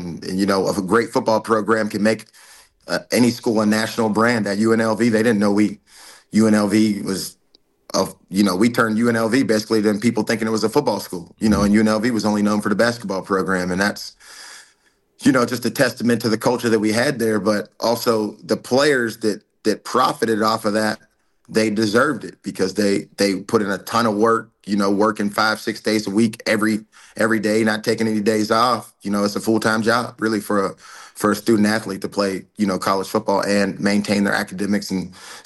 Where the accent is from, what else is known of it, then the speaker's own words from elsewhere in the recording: Pittsburgh, Pennsylvania, United States; moved away as an adult; I'm from Pittsburgh, Pennsylvania, but I moved to California and went to junior college and obviously had a good junior college career here.